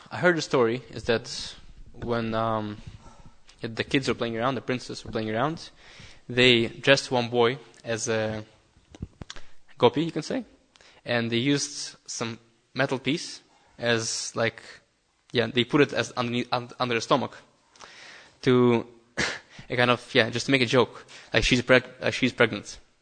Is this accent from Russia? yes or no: yes; Russia; I grew up in Russia